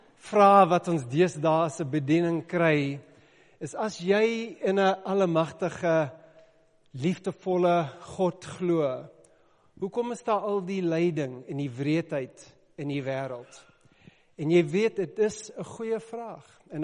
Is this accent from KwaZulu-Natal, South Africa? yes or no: yes; KwaZulu-Natal, South Africa; Afrikaans is a second language; Ek is 'n Engelsman uit Natal uit. Ek het daar so groot geword waar ons nie eers in ons Afrikaans lesse op skool Afrikaans gepraat het nie.